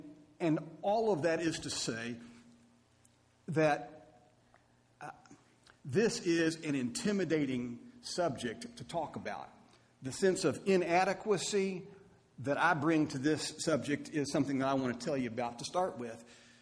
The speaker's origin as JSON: {"language": "English", "town": "Valley Station", "region": "Kentucky", "country": "United States", "tie": "born or raised there", "said": "I grew up in Valley Station, Kentucky, and W.O. Byers and Brother Hatton were elders of the church at Valley Station."}